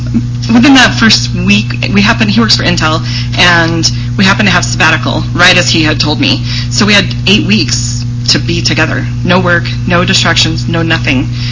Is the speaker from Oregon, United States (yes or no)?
yes; Oregon, United States; we're from Oregon.